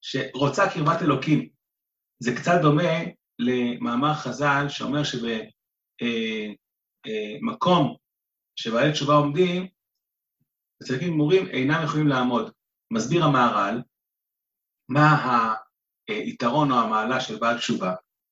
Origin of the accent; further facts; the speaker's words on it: Holon, Tel Aviv District, Israel; כשהייתי ילד, אז אנחנו ברוך השם כאילו חיינו בעיר, בעיר חולון